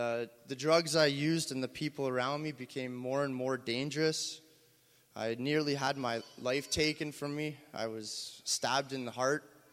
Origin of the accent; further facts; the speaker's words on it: Thunder Bay, Ontario, Canada; I was raised in Thunder Bay, and I had a Christian mom